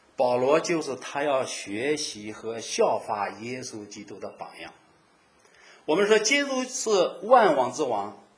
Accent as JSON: {"language": "Chinese", "country": "China", "said": "我们中国人有一句俗话叫学而优则仕，对吧？"}